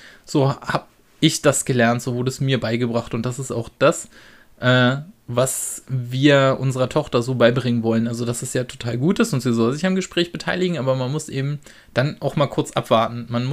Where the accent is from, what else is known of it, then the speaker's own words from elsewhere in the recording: Berlin, Germany; Ja, ich komme aus, man kann es sagen, ich bin in Neukölln groß geworden und aufgewachsen.